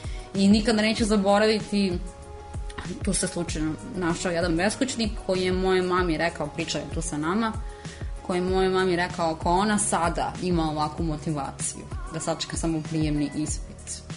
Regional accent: Kruševac, Šumadija and Western Serbia, Serbia; ja sam rodom inače iz Kruševca

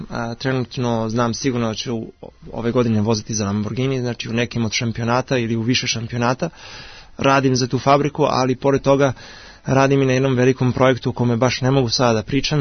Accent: Belgrade, Serbia; meni je Beograd u srcu, to su moji koreni, to ne može da se zaboravi, ja sam Srbin

